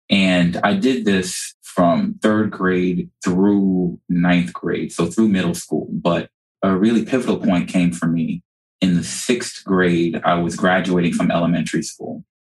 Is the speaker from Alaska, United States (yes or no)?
no; New York City, New York, United States; But I actually grew up in South Jamaica, Queens, New York. And I grew up in that area, which is frankly a notoriously challenged area.